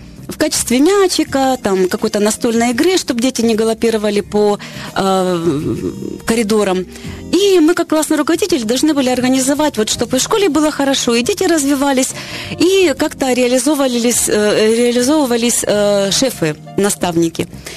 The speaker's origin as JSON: {"language": "Russian", "town": "Mariupol", "region": "Donetsk Oblast", "country": "Ukraine", "tie": "born there", "said": "а я родилась в Мариуполе, там, где много солнца."}